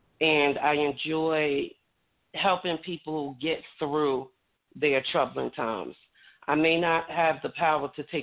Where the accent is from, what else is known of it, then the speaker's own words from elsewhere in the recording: New Jersey, United States; now in North Carolina, United States; I am tuning in from the great state of North Carolina, born and raised in New Jersey.